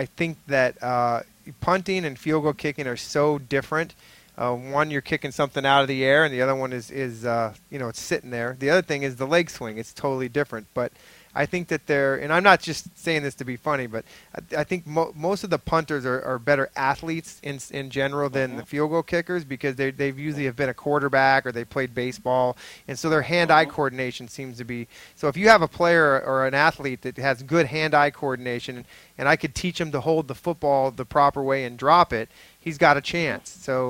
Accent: Phoenix, Arizona, United States; Well, I grew up in Phoenix, Arizona, went to a Catholic school.

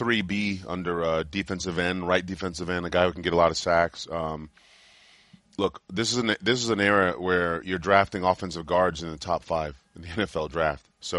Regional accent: Cameroon; I knew it. I'm from Cameroon. That's why I knew the name.

